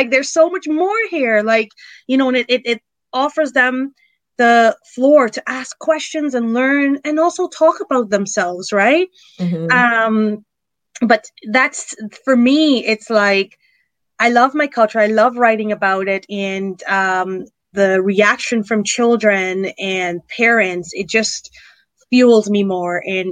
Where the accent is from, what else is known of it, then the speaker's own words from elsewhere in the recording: Guyana; and I'm from Guyana, South America. We dodge anacondas. I was one of those country kids.